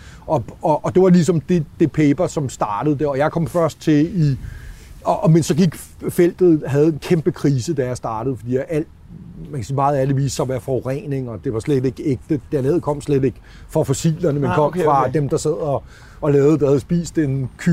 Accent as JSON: {"language": "Danish", "town": "Hellerup", "region": "Capital Region of Denmark", "country": "Denmark", "tie": "born or raised there", "said": "Jeg voksede op i Hellerup."}